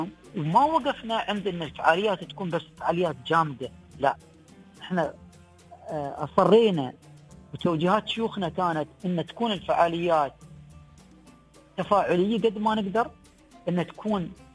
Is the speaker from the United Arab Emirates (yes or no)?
yes; United Arab Emirates; عندنا في الامارات